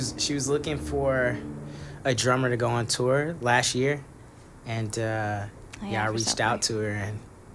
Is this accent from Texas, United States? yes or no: yes; Houston, Texas, United States; Yeah, I'm from Houston, Texas, originally.